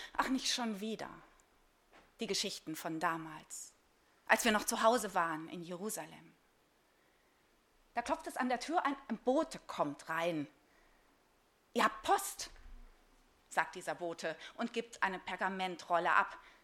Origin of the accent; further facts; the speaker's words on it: Lüdenscheid, North Rhine-Westphalia, Germany; anders als das in meiner Heimatstadt Lüdenscheid je möglich gewesen wäre